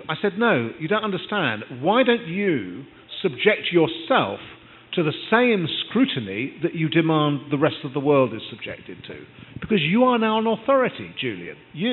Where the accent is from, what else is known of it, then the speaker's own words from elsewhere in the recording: London, United Kingdom; I come from London, which is now an international city.